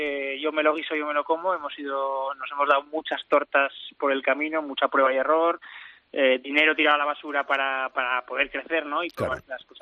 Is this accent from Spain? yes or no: yes; Aragon, Spain; Es un apellido navarro, aunque yo soy aragonés